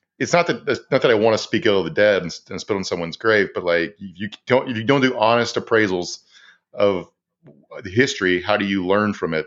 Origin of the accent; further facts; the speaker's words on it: Virginia, United States; Shout out to my home state of Virginia.